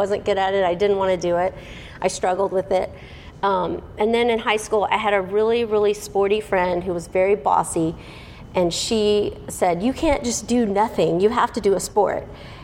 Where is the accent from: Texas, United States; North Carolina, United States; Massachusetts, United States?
Texas, United States; Houston; You know, I grew up in Houston. We always lived close to water